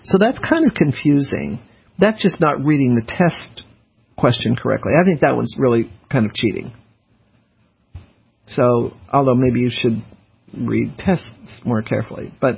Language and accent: English; Denver, Colorado, United States; I knew that because I grew up in Denver.